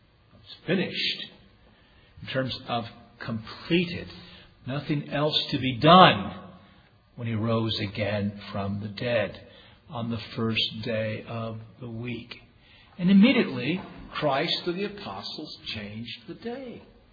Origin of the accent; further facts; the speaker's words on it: the South, United States; Now, I'm a Southerner, and we love our pork.